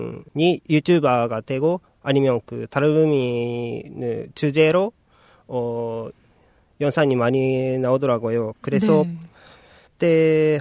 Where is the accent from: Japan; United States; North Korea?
Japan; Shizuoka; Korean is a second language; now in South Korea; 저는 일본 시즈오카에서 온